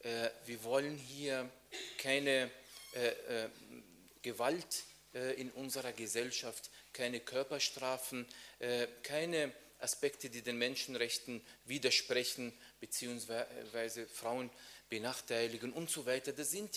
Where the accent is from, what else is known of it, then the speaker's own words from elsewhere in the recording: Vienna, Austria; moved away as an adult; now in Germany; auch in meiner Heimat, auch wenn ich seit 4 Jahren in Deutschland lebe, aber es freut mich besonders, wenn ich einen Grund, einen Anlass oder eine Ausrede habe, hier in Wien sein zu dürfen